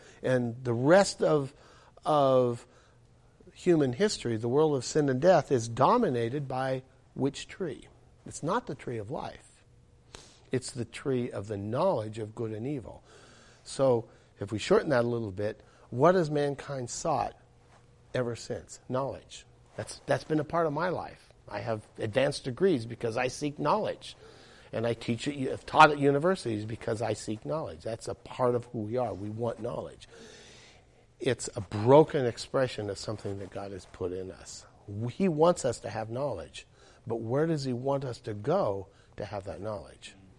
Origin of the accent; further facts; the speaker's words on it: Idaho, United States; I come from the far north. I come from Idaho, where you can usually see all the way to the bottom of the lake